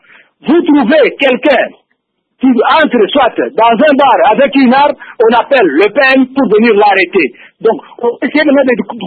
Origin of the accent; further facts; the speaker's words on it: DR Congo; ici chez nous en République démocratique du Congo